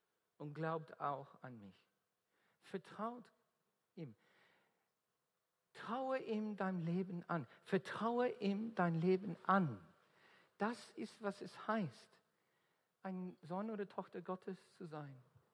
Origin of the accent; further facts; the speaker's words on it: Australia; accent: Australian; German is a second language; Und das tut er heute durch meinen australischen Akzent.